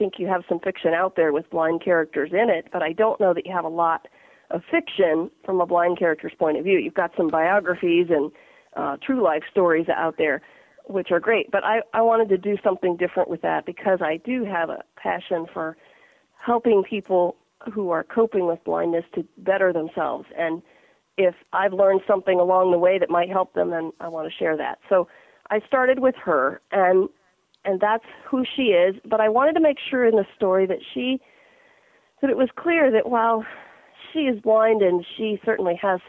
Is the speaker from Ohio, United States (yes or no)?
yes; Ohio, United States; Well, I grew up in Northeast Ohio, actually in rural county, Carroll County, and I grew up since the age of three, having been blind, and grew up on a farm and riding horses